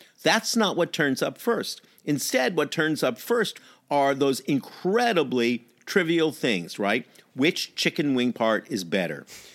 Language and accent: English; New York, United States; I am a New Yorker, as you know, and therefore whenever I am in Chicago, I find what they call pizza to be this bizarre concoction